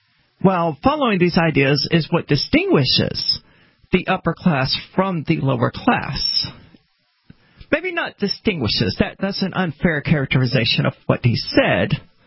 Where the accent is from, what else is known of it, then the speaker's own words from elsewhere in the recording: Mississippi, United States; I mean, keep in mind, I'm from Mississippi, which is extremely religious